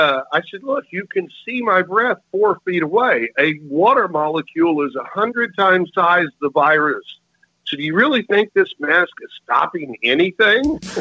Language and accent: English; Texas, United States; I was snow skiing and I'm a Texan.